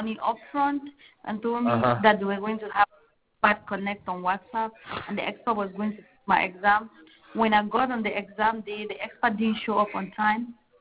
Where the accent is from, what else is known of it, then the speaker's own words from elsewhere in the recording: Cameroon; now in Maryland, United States; What's your origin? I'm African. I'm from Cameroon. But I live in Maryland.